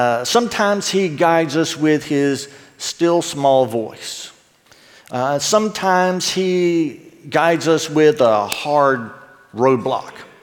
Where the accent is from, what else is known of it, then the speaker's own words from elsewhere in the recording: Georgia, United States; I grew up in South Georgia, and you know, about as cold as I want to deal with there is the ice in my sweet tea.